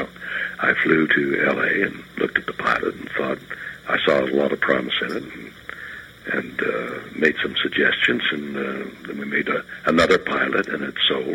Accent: Montreal, Quebec, Canada; I come from Montreal, so we were in northern sort of the North Woods there

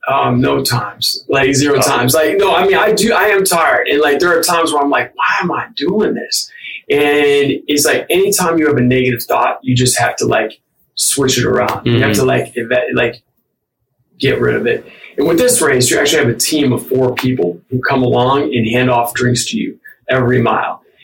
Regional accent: Berea, Ohio, United States; growing up in Berea, we had the Cleveland Browns training facility there.

